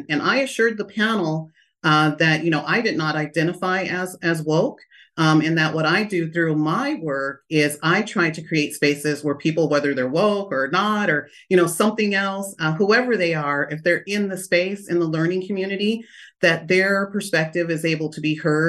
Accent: Stockton, California, United States; also born or lived in Lodi; I grew up in the Central Valley in Stockton and in Lodi, which has one of the largest Filipino populations in America

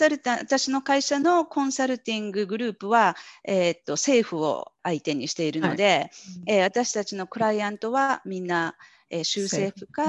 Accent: Osaka, Japan; now in Boston, United States; 私は大阪で、生まれ育って、1992年に、ボストン、マサチューセッツ州のボストンに、来まして、それから、ずっと、ボストンに住んでいます。

